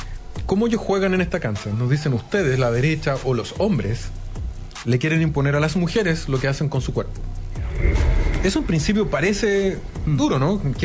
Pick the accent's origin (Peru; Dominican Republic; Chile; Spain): Chile; siendo que somos todos chilenos